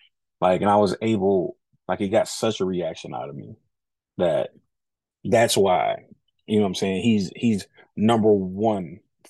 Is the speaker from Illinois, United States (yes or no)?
no; Detroit, Michigan, United States; Well, you know, I would say Detroit is like any other urban environment.